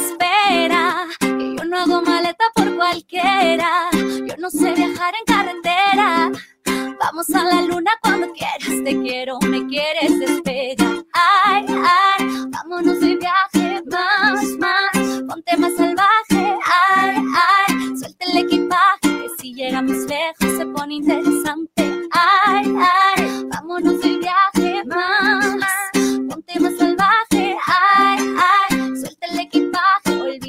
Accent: Tampico, Tamaulipas, Mexico; Yo soy puro jaibo, señores. Soy de Tampico.

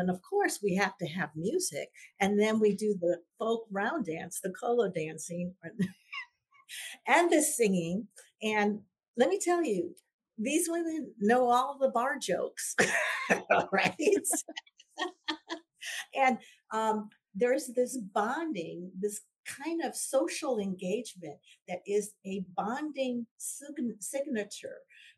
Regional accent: United States; born there; English is a second language; Well, I was born in the States, so but I didn't speak English till I was seven.

